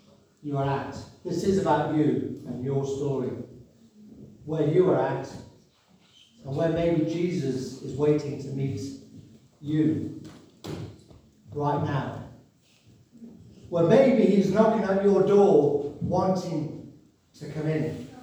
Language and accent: English; Liverpool, North West England, United Kingdom; I'm from Liverpool, by the way. You can probably tell by my accent. Well, you probably can't, actually. I should actually call the title Worcester Early, because I'm really a scouser.